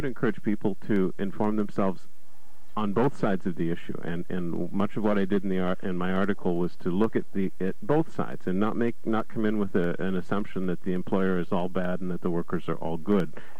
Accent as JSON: {"language": "English", "country": "Canada", "lives_now": "United States", "said": "I'm from Canada, so, you know, I'm used to single-payer and a big supporter."}